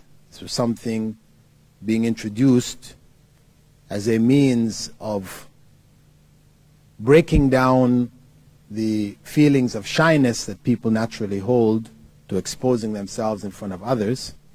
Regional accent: Canada; At any rate, my parents migrated to Canada. What I can recall of growing up in Canada, primary and secondary education, is having to go swimming naked.

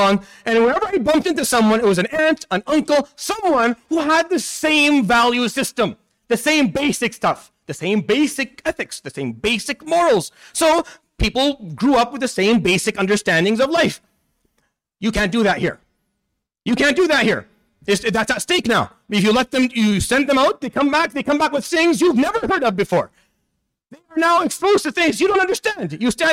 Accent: Syria; I come from the Middle East, from Syria.

